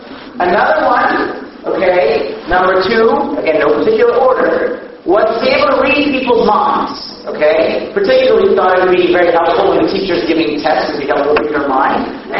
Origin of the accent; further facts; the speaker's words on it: United States; I am from America.